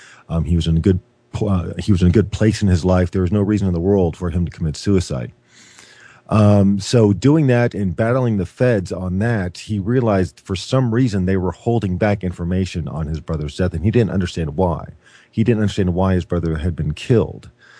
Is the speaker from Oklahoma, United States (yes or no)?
yes; Oklahoma, United States; I was born and raised in Oklahoma